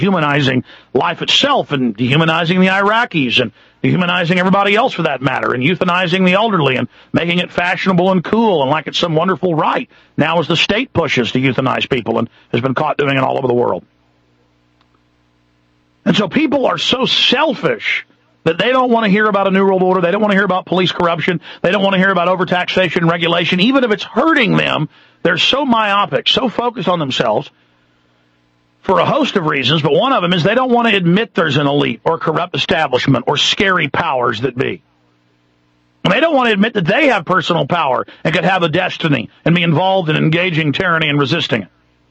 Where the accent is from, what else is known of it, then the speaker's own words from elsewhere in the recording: Texas, United States; I grew up in Texas and born in Texas, and people let you in traffic, and I still do it, but more and more they don't.